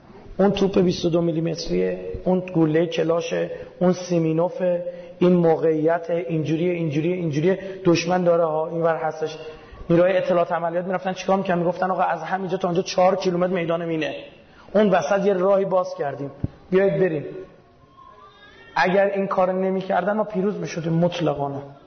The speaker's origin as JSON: {"language": "Persian", "country": "Iran", "said": "من بچه ایرانم."}